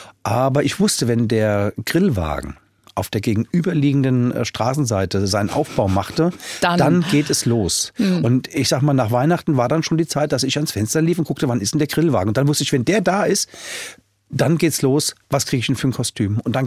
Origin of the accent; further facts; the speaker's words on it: Frankfurt, Hesse, Germany; würden wir es uns als Frankfurter einfach mal trauen